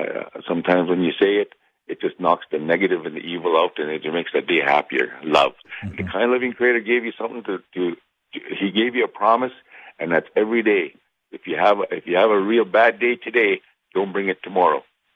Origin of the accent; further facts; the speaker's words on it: Saskatchewan, Canada; I always say I'm from Regina because nobody knows where I'm going to be from, Momart.